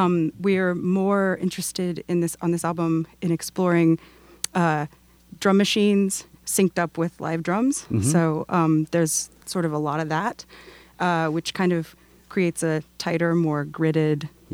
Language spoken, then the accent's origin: English; Texas, United States; I'm from Texas, so it's hard for me to say Pecos, but that's how they say it.